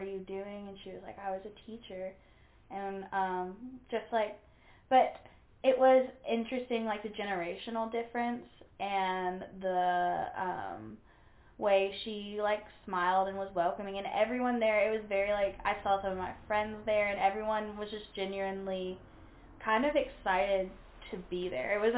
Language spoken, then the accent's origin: English; Louisville, Kentucky, United States; I'm from Louisville, and I'm friends with a lot of people I grew up with in Louisville on Facebook, Twitter, TikTok.